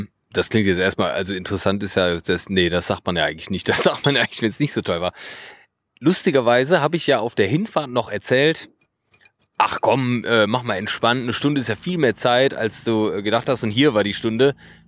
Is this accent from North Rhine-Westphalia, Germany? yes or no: yes; Düsseldorf, North Rhine-Westphalia, Germany; Ja, fantastisch.